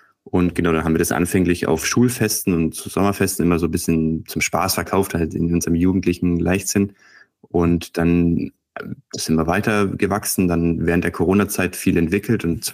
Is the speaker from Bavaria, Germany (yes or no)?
yes; Nuremberg, Bavaria, Germany; Also wir kommen beide aus Nürnberg. Ich war zum Studieren in der Nähe von Heilbronn und bin jetzt wieder zurückgegangen.